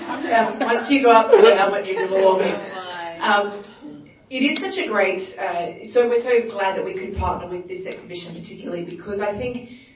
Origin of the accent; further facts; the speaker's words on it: Queensland, Australia; I'm from Queensland, so it's very important, yes.